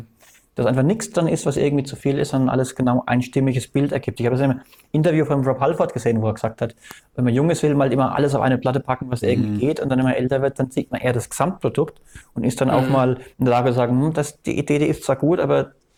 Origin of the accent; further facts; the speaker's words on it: France; Also ich habe halt mein Fulda gearbeitet, aber ich bin eigentlich aus Frankreich.